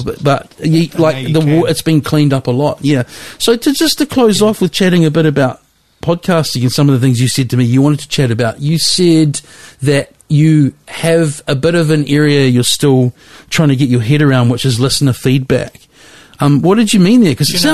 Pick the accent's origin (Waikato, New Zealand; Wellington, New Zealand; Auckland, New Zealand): Wellington, New Zealand; So when I grew up in Lyell Bay, obviously just by the airport there